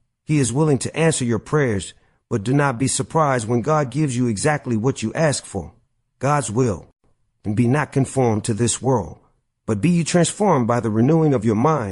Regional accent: Greenwood, Mississippi, United States; the horror that had befallen me and people back in my hometown of Greenwood, Mississippi.

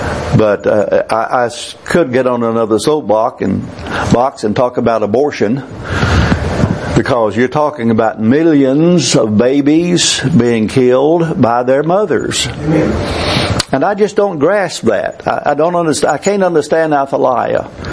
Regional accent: Texas, United States; I came from East Texas. I came from a family that, except for my mother and my sister, was not interested in religion at all.

